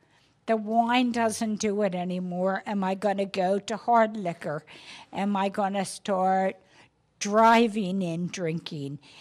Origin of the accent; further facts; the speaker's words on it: Malvern, Pennsylvania, United States; But I'm originally from Malvern.